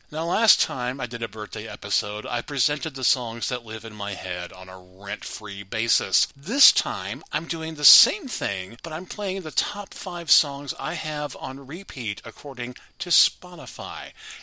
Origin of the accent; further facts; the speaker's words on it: United States; I'm probably not pronouncing that right. I'm American, please forgive me.